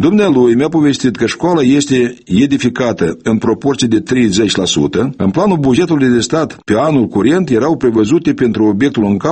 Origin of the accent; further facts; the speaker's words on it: Rădulenii Vechi, Florești District, Moldova; satul meu de Baște, în Rădulene Vechi.